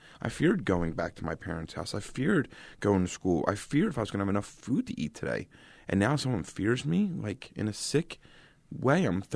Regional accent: Philadelphia, Pennsylvania, United States; I grew up in South Philadelphia in a very kind of Irish Catholic ghetto.

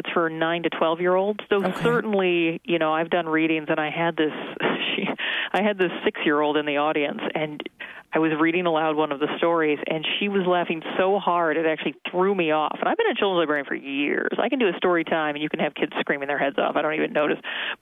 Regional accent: Kalamazoo, Michigan, United States; also born or lived in Portland / Minneapolis / New York City; I did. I'm born and raised in Kalamazoo.

